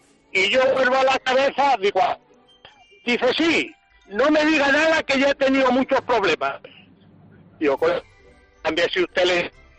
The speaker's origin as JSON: {"language": "Spanish", "region": "Castilla-La Mancha", "country": "Spain", "lives_now": "Palma, Spain", "said": "yo soy manchego, pero estoy aquí en las Baleares, en Palma."}